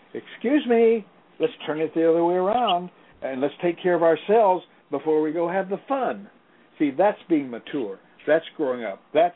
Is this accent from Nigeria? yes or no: no; the South, United States; Well, it's basic. But I grew up in the South.